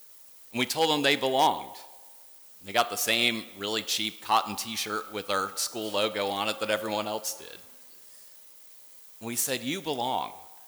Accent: Michigan, United States; Many of you know I grew up in the Midwest in a small-ish town in central Michigan. In my town, baseball was the sport of choice.

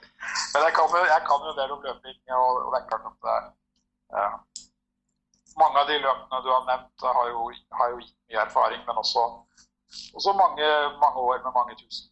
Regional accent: Trysil, Innlandet, Norway; jeg vokste opp i Trysil og sto mye på ski og Telemark

